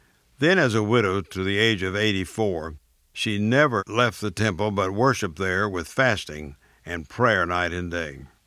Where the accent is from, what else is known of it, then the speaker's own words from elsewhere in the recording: Florida, United States; I grew up in South Florida in the 30s, and every Sunday morning, my mother and I listened to the radio